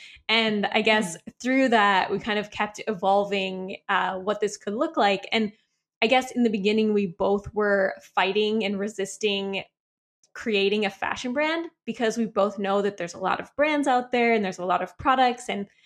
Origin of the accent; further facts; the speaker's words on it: Midwest, United States; but we're both from the Midwest.